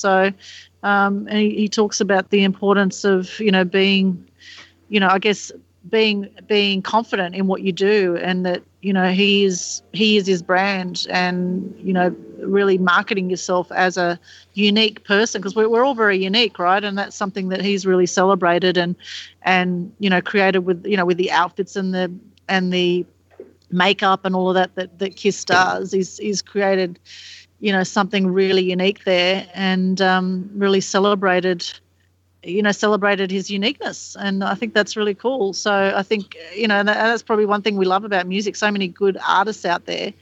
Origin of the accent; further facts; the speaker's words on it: Sydney, New South Wales, Australia; They used to jam next door to me where I grew up in Sydney